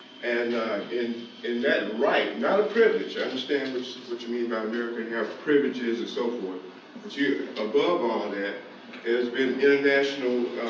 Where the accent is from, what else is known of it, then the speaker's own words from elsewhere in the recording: Charleston, South Carolina, United States; I'm from Charleston, South Carolina. I'm an elder in the Gullah Geechee Nation.